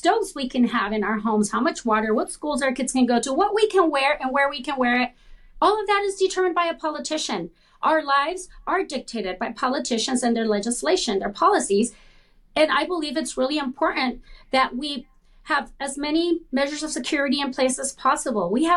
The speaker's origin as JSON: {"language": "English", "town": "Los Angeles", "region": "California", "country": "United States", "tie": "born or raised there", "said": "Like I said, I grew up in Los Angeles in the low-income community. I'm a Latina."}